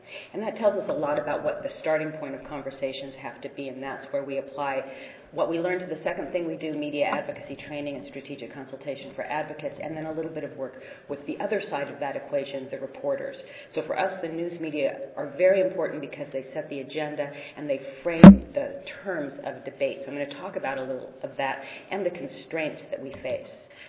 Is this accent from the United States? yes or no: yes; West Coast, United States; even though I'm from the West Coast.